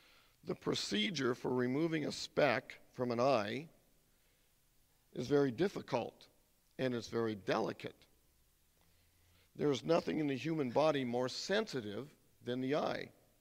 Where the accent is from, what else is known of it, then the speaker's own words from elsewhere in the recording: United States; because I'm an American.